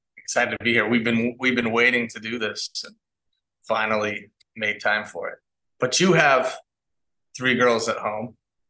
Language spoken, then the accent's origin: English; Kansas City, Missouri, United States; I collected old, whether it was, I'm from Kansas City. So 1985 Royals t-shirts